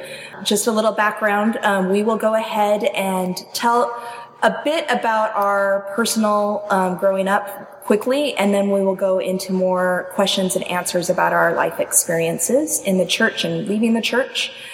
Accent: Utah, United States; I grew up in Utah, so everyone I knew, I had only a couple of friends that were not LDS.

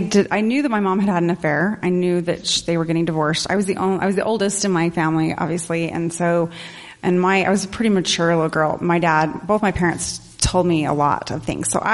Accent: Provo, Utah, United States; born there; I was born in Utah, Provo.

